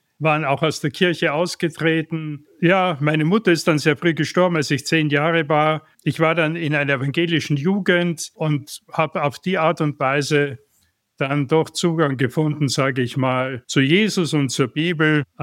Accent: Graz, Styria, Austria; geboren und aufgewachsen in Graz, in Österreich, die Hauptstadt der Steiermark. Eine sehr schöne Stadt, wie ich finde. Und dort habe ich 20 Jahre gelebt

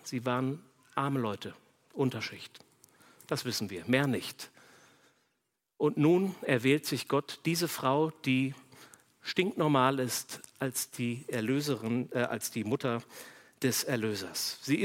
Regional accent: Worms, Rhineland-Palatinate, Germany; Ich bin in Worms, habe da meine Jugend verbracht und in Worms gab es eine Straße

